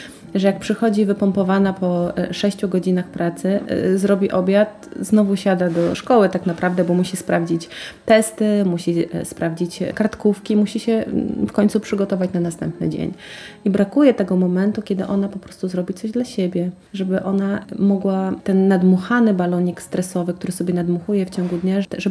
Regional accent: Pomeranian Voivodeship, Poland; Pochodzę z Kaszub, święta spędzaliśmy u moich rodziców.

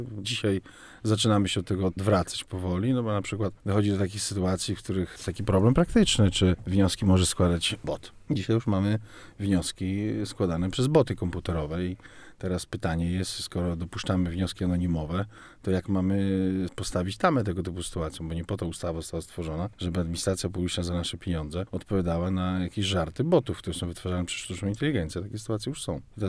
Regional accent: Białystok, Podlaskie Voivodeship, Poland; Generalnie jestem z Białegostoku

